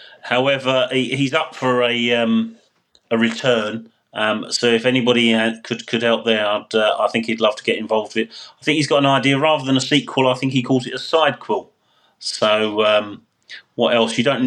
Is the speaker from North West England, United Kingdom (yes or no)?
no; Hornchurch, London, United Kingdom; he was flying from my hometown in Hornchurch